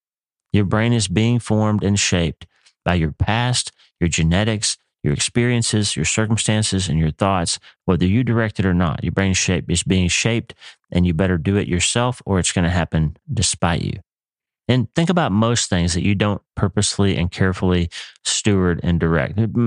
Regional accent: Broken Bow, Oklahoma, United States; So I grew up in Broken Bow, Oklahoma, never knowing that I was going to live just down the road from Broken Bow, Nebraska.

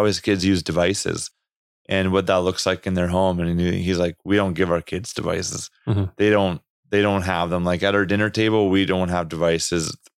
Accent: Canada; accent: Canadian; There's my Canadian accent.

